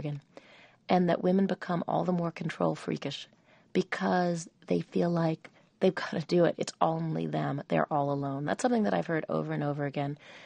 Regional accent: United States; it was a real culture shock, even though I'm American.

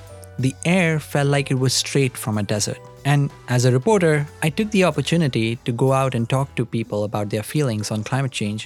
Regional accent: India; I grew up in India

